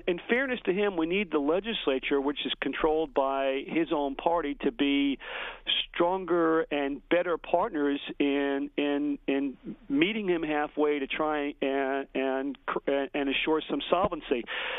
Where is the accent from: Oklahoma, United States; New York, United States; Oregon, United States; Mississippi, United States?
New York, United States; help the only state that I've ever called my home state, which is in crisis.